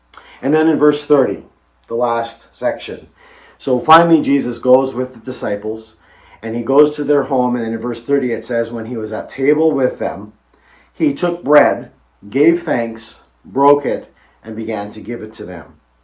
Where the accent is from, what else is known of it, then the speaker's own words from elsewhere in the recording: Edmonton, Alberta, Canada; We grew up near Edmonton